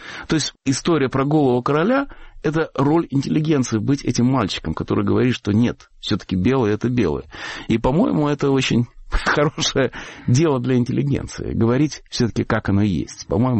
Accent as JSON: {"language": "Russian", "country": "Russia", "tie": "born or raised there", "said": "мы выросли все в России."}